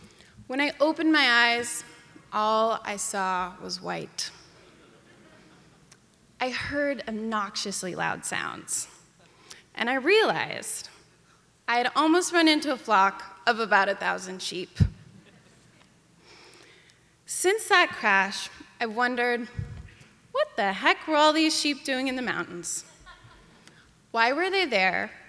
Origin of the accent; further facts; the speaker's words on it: Ketchum, Idaho, United States; When I was young, I was in a summer mountain biking camp in my hometown of Ketchum, Idaho.